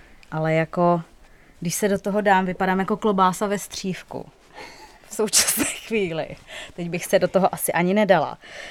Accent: Moravia, Czechia; až pojedu autem zpátky do Prahy, protože já pocházím z Moravy.

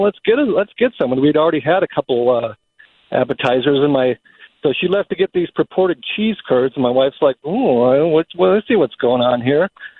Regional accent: Wisconsin, United States; But I'm a born and raised in Wisconsin, lifelong Packer fan.

